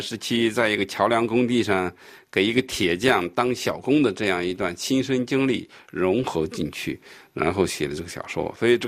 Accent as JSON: {"language": "Chinese", "region": "Shandong", "country": "China", "tie": "born or raised there", "said": "当时在我的故乡山东的一个县里边"}